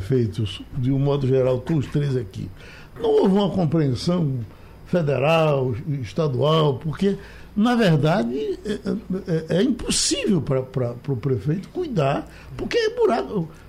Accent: Pesqueira, Pernambuco, Brazil; Eu sempre digo, eu sou de Pesqueira, Pesqueira tem 12 cemitérios.

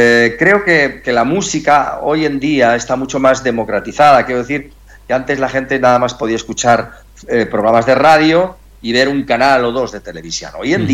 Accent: Madrid, Community of Madrid, Spain; Yo viví en Madrid, yo soy de Madrid

